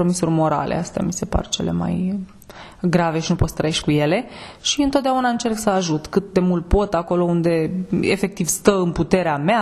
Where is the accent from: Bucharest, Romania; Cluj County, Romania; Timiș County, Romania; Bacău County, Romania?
Bucharest, Romania; sunt bucureșteancă